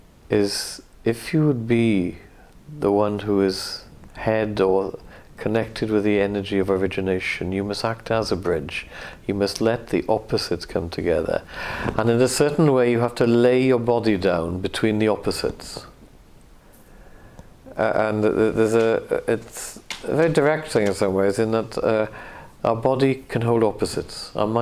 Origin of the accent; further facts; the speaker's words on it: Wales, United Kingdom; It takes me back to my relationship with being Welsh. It takes me right into the fact of this loving the Mabinogion, loving this landscape, growing up in a really dysfunctional family and a very narrow, difficult village